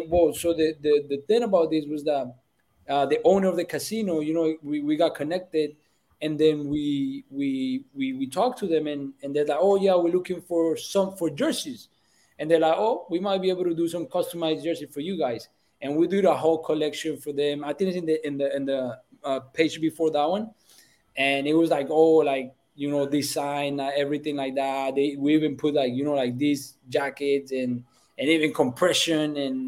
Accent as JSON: {"language": "English", "country": "Colombia", "said": "So I look into my roots, into the Colombian roots, because I'm Colombian."}